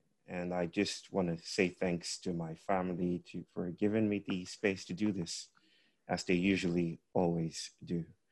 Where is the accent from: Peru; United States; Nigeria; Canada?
Nigeria; I come from Nigeria. I come from the Yoruba people of West Africa, mainly Nigeria.